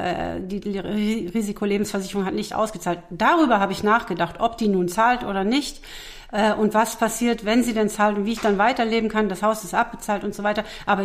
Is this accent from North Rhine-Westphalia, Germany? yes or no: yes; North Rhine-Westphalia, Germany; ich komme ja aus dem Ruhrpott, Rheinland, trage die Zunge auf dem Herzen.